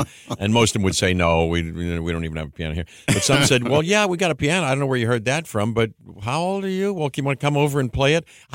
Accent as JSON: {"language": "English", "town": "Pittsburgh", "region": "Pennsylvania", "country": "United States", "tie": "born or raised there", "said": "I grew up in Pittsburgh, the home of … as you know, and … many other people."}